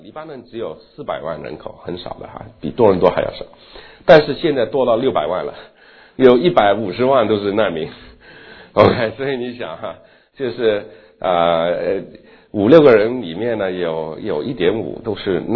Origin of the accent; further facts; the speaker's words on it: China; now in Canada; 然后我自己从中国移民出来，在加拿大当时